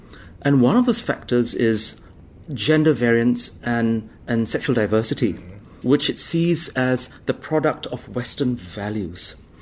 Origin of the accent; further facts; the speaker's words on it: Malaysia; we want to be recognized as citizens, as Malaysians, who may not fall into the cisnormative and heteronormative categories, but are every bit as Malaysian as everyone else.